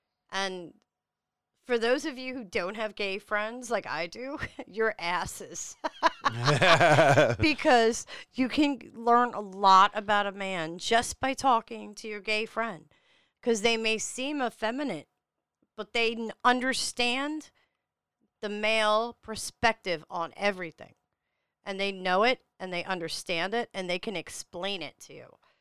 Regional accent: Staten Island, New York, United States; I am from Staten Island, New York. I am from Mob Wife Haven.

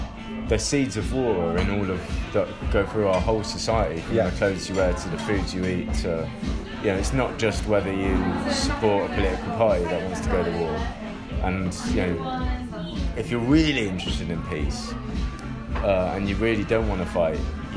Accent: Wimbledon, London, United Kingdom; I'm from Wimbledon in London.

